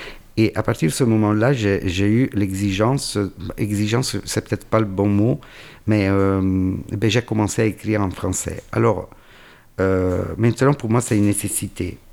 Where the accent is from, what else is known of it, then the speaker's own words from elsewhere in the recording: Rome, Lazio, Italy; born there; French is a second language; moved away as an adult; also born or lived in Urbino / Catania; Je vivais en Italie, je suis né à Rome, mais j'ai fait mes études à Urbino, puis j'ai terminé mes études en Sicile, à Catane, avant de descendre encore plus au sud, vers Tunis. Et puis de remonter vers Paris, et puis de redescendre vers Nice, Avignon, et puis Montpellier.